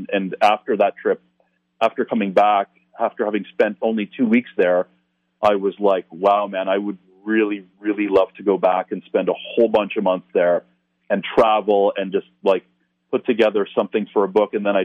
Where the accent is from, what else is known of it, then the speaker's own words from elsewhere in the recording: Toronto, Ontario, Canada; unlike a place like Toronto, again my hometown, where it's not really part of the culture because we're not located near any kind of wilderness region, right?